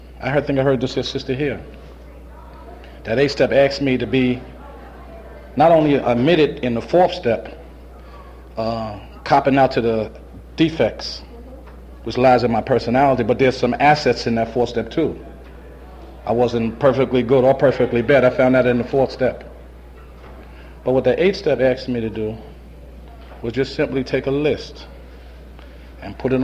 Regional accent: Brooklyn, New York, United States; You know, because I come from Brooklyn.

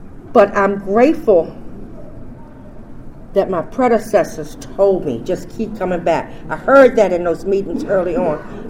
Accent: Washington, District of Columbia, United States; I came here, you know, I'm from Northwest D.C., Georgia Avenue, Moore Street.

